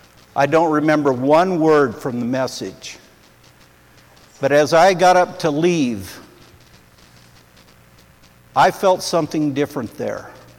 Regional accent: Centralia, Washington, United States; I was raised in Centralia, Washington.

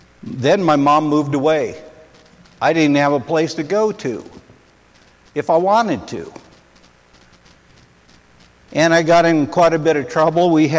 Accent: Centralia, Washington, United States; I was raised in Centralia, Washington.

